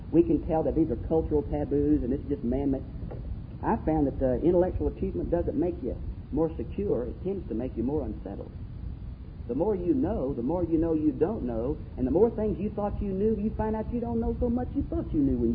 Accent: United States; Some of us think that because we're American, we don't have any problems.

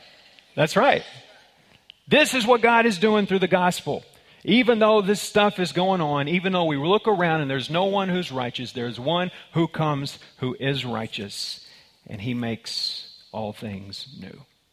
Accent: Texas, United States; Born and raised in Texas, it just kind of, you know, whatever.

